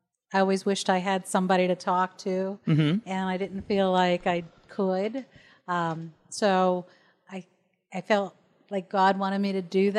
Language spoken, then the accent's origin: English; Elizabeth Township, Pennsylvania, United States; I grew up in Elizabeth Township in Allegheny County. It's right down on the border of Westmoreland and right on the Yauk River.